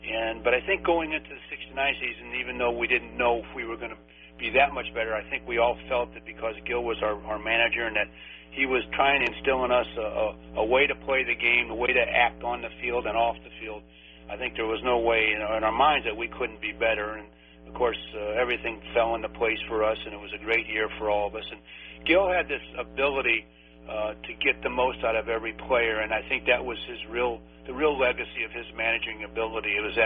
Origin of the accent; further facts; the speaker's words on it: St. Louis, Missouri, United States; Well, I came from a pretty good-sized city. I grew up in St. Louis, and Cincinnati, of course, spending years there was a good-sized city, but certainly not the size of New York.